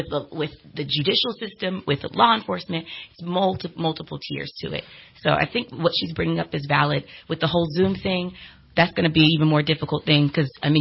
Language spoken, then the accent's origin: English; Southern US, United States; because, goodness, I grew up in the South.